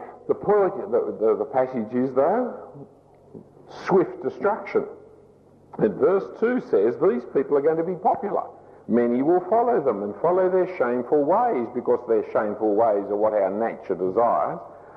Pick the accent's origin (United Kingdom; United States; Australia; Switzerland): Australia; it was astonishing to me as an Australian how much money I was given as honorariums for preaching